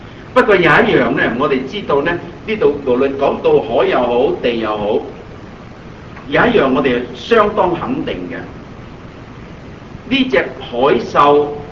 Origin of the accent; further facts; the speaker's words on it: Guangdong, China; 我哋廣東人話佢信你先至奇